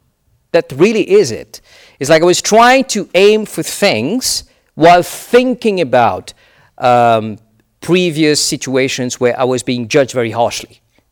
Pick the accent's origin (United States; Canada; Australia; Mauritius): Mauritius; English is a second language; moved away as an adult; also born or lived in France; now in United Kingdom; I'm an immigrant, and this is my third country. I was born and raised in Mauritius for 18 years before going to France and then arriving in the UK. So you can figure out pretty much what my age is now.